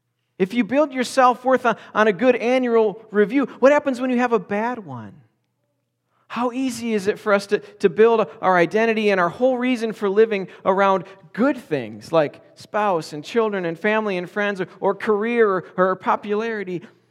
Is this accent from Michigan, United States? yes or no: yes; Michigan, United States; born there; But simply because I was born in Michigan and hold an American passport